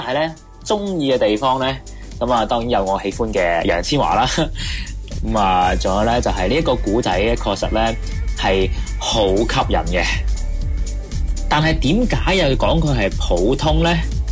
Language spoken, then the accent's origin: Cantonese; Guangzhou, Guangdong, China; 咁啊，当年咧，我仲喺中国，系啦。咁啊，当年嘅时候咧，我系一个人咧，系去到香港，我家乡喺广州啦